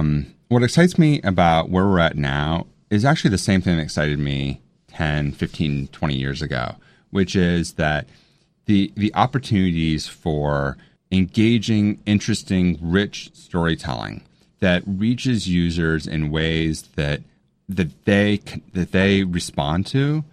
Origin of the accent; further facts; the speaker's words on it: Cleveland, Ohio, United States; now in Washington, United States; I grew up in Cleveland. I live in D.C.